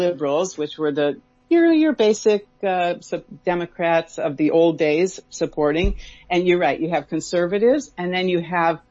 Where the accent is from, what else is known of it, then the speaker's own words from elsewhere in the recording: United States; growing up in the America where, you know, the Nazis were allowed to march in Skokie